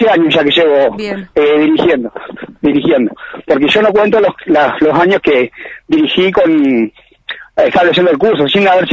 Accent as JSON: {"language": "Spanish", "town": "Sunchales", "region": "Santa Fe", "country": "Argentina", "tie": "born there", "lives_now": "Rafaela, Argentina", "said": "Sí, nací en Sunchales."}